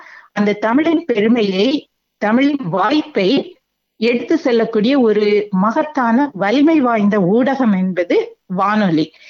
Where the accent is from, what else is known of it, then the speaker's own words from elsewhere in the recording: Nagercoil, Tamil Nadu, India; moved away as an adult; now in Australia; என்னுடைய சொந்த ஊர் நாகர்கோவில். திருமணத்திற்கு பிறகு 1992 புலம்பெயர்ந்து வந்தோம் ஆஸ்திரேலியாவிற்கு. வாழ்க்கை வந்து ராக்ஹாம்டன் என்ற ஊரில் ஆரம்பித்தது.